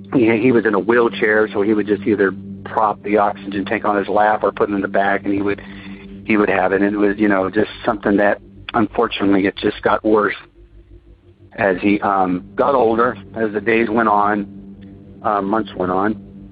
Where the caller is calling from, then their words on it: Huntington Park, California, United States; I am calling from Huntington Park, California.